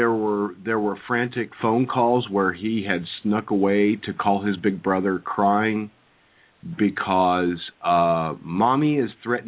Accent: Tennessee, United States; Oh, I'm from Tennessee, actually.

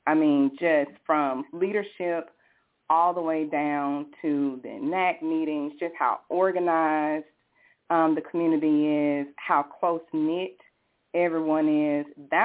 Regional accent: Georgia, United States; moved away as an adult; now in Fort Worth, United States; I was born and raised in Georgia. I actually moved to Fort Worth about 3.5 years ago with my family

